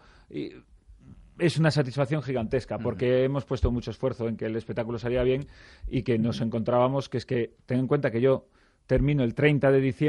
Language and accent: Spanish; Galicia, Spain; Por ejemplo, en mi tierra, en Galicia, las entradas se venden por otras vías.